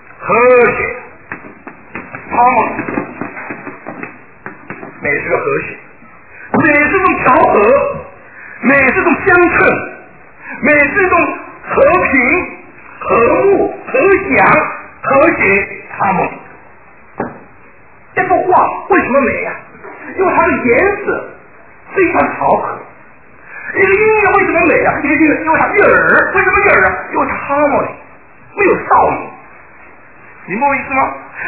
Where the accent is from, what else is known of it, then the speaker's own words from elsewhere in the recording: China; 我们中国人常常用舔犊之情啊。